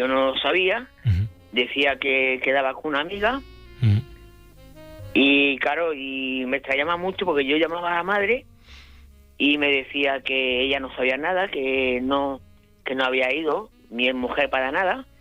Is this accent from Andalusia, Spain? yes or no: yes; Andalusia, Spain; Lo que pasa es que yo soy andaluz, ¿sabes?